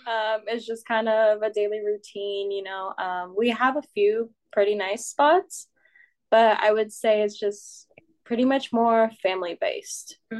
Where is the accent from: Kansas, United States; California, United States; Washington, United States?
Kansas, United States; Kansas City; I was born and raised in Kansas City. For the most part, I grew up in Wyandotte, Kansas. And then we moved over to Prairie Village.